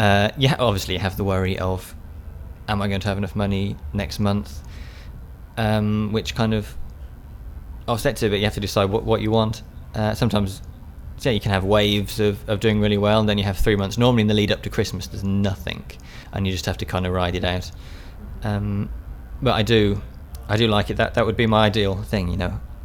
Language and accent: English; Solihull, West Midlands, United Kingdom; I'm from Solihull, just near Birmingham.